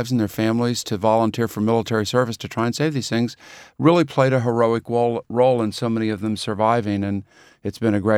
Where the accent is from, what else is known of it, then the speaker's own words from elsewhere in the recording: United States; when I was living in Europe in 2003 as an American